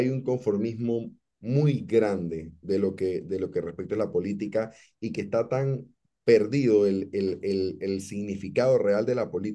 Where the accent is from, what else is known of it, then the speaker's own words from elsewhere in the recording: Panama; Porque si nos indigna como panameños